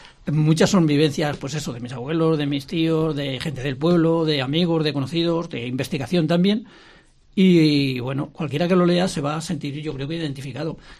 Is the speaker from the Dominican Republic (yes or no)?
no; Ávila, Castile and León, Spain; los que somos de Ávila, y también nos sentimos catalanes, porque yo me siento tan abulense como catalán y español